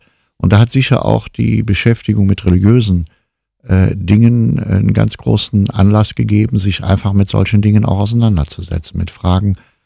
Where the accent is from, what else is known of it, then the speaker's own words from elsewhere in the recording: Siegburg, North Rhine-Westphalia, Germany; born there; Ich bin geboren in Siegburg